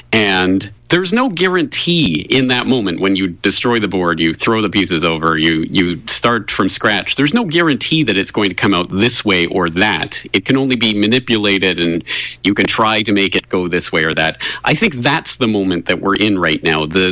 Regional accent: Canada; I'm an expat from Canada, not the United States.

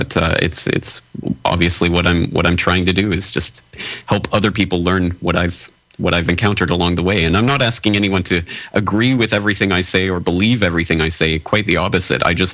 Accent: Canada; came out here 6 years ago for 1 year, but obviously that turned into 6 years, and there's no time in the near future where I'll be returning to my home country of Canada.

